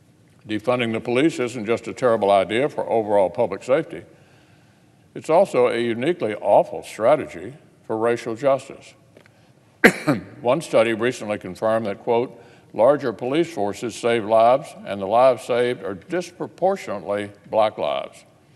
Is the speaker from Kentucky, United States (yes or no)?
yes; Louisville, Kentucky, United States; In my hometown of Louisville, as one report put it, quote, the number of slayings in 2020 dwarfed anything Louisville has seen